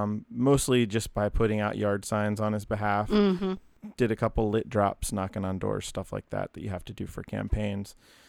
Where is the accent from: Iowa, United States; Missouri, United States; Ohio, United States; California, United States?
Ohio, United States; Hamilton; also born or lived in Fairfield; we spent living mostly in southwestern Ohio. I was born in Hamilton. You know, lived in another suburb nearby called Fairfield, graduated high school living there